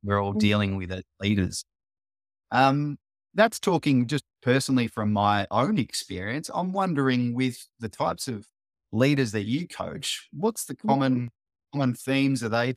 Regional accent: Australia; I'm from Australia. We're probably about 15,000 kilometers away, or yes, about a 24-hour flight from you.

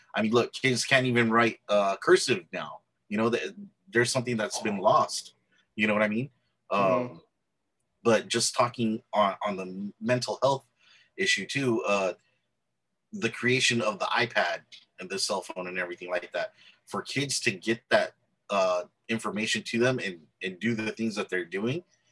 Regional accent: Salinas, California, United States; But growing up in Salinas, California, it's a small city. It's basically like Santa Maria. It's a coastal city close to the ocean.

